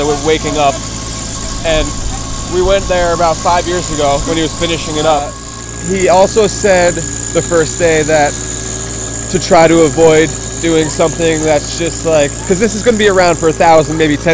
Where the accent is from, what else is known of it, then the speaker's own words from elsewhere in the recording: New York, United States; I'm from Westchester County. It's like an hour and a half downstate from here. And I've been wanting to take this course. I'm 21 years old.